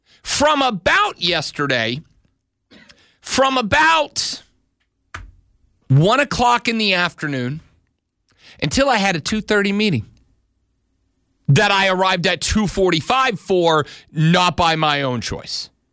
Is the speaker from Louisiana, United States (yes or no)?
yes; New Orleans, Louisiana, United States; I am from Louisiana, New Orleans, Louisiana specifically. I've grown up around seafood. I was brought up at oyster shucks and crawfish boils